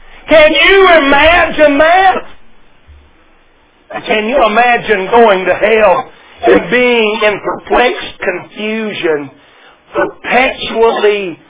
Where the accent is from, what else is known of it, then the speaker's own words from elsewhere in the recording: Tennessee, United States; one of those mountains that I grew up in East Tennessee where the laurels grow thick